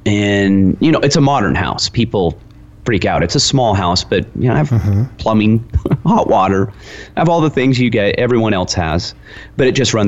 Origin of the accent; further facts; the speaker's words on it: Lone Pine, California, United States; So I grew up there, but I grew up actually outside of Lone Pine in a town of less than 100 people. So I kind of grew up this way. I grew up in the mountains.